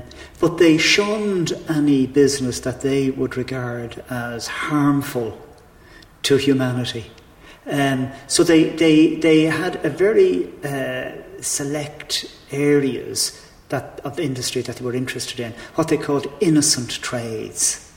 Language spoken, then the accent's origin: English; Dublin, Leinster, Ireland; I'm a Dubliner, and I grew up in Rathmines, and we lived in little artisans' dwellings behind the town hall in Rathmines, and we lived there because my grandfather was a fireman in Rathmines Fire Station, working for the old Rathmines Township.